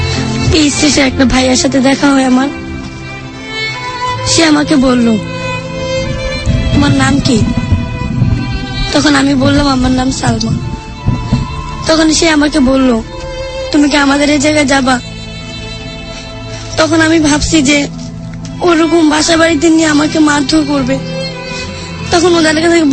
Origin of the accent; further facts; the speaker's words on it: Mymensingh, Mymensingh Division, Bangladesh; আমি বললাম আমার বাড়ি ময়মনসিংহ।